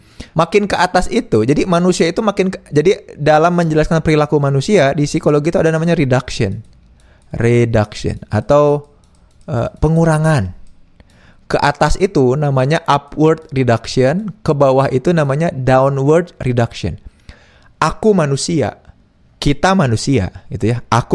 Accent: Bandung, West Java, Indonesia; Kami warga Bandung, orang Sunda

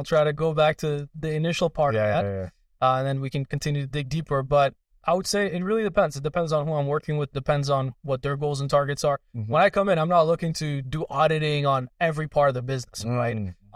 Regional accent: northern Iran, Iran; first language Kurdish; English is a second language; So first language is Kurdish. So I was born in Iran. I'm from the northern part of Iran. So we speak our own language. We have our own flag. All of that is like a smaller minority in the country. So first language is Kurdish. Second language is Farsi. And then third is English.

